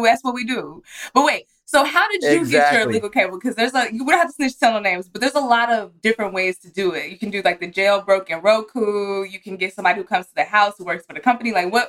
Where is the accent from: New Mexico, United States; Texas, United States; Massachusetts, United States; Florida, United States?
Texas, United States; I'm from Texas.